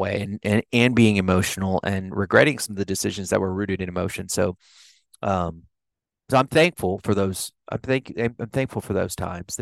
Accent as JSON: {"language": "English", "town": "San Antonio", "region": "Texas", "country": "United States", "tie": "born or raised there", "lives_now": "New Braunfels, United States", "said": "I'm from the San Antonio area and grew up around South Texas, kind of the area that's San Antonio and south towards the border and some of the small towns I lived in there."}